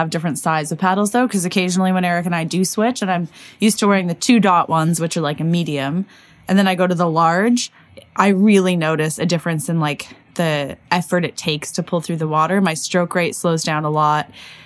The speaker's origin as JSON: {"language": "English", "town": "Edmonton", "region": "Alberta", "country": "Canada", "said": "I hate saying this because I'm from Edmonton"}